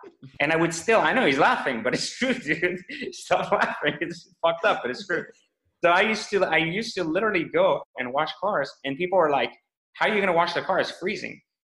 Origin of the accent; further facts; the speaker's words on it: Iran; moved away; for me, I came from Iran, right? And from Iran, I didn't come to the U.S. We went to France because we're refugees, meaning we wanted to escape the revolution.